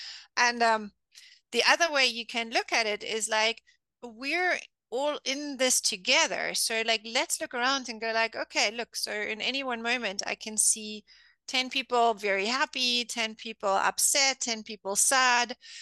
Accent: Germany; English is a second language; because I grew up in Germany, every child had to go to kindergarten.

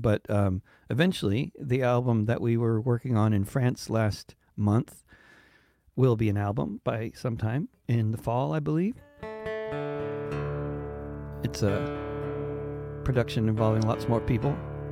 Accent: United States; like the one I grew up in here in the United States

